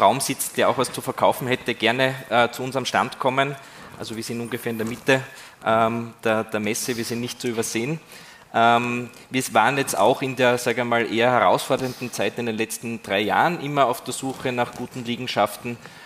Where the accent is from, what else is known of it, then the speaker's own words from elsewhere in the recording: Graz, Styria, Austria; born there; Ich verstehe es als gebürtiger Grazer zum Beispiel also überhaupt nicht.